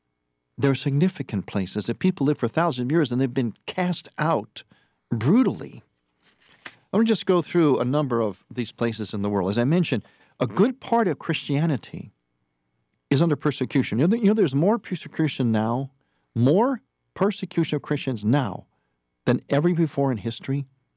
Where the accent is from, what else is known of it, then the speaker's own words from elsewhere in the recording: Cleveland, Ohio, United States; Could have chose my hometown of Cleveland, whatever.